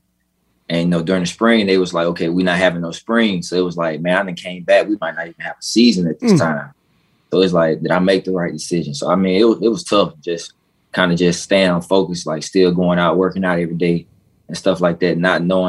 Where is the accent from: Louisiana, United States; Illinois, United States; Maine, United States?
Louisiana, United States; Amy; Amy, Louisiana, small town right outside of Baton Rouge.